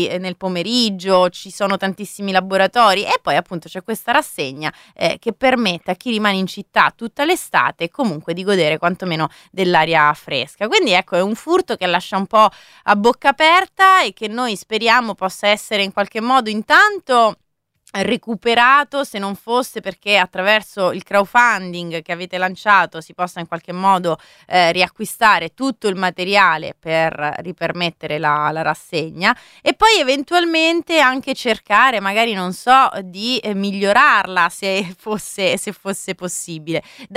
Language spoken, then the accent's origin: Italian; Rome, Lazio, Italy; now in Milan, Italy; io, ecco, sono romana, ma ormai d'adozione del Giambellino anch'io, son di quartiere